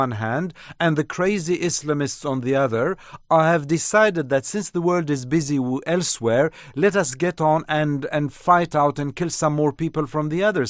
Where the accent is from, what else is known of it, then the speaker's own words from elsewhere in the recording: France; you know that I grew up in France.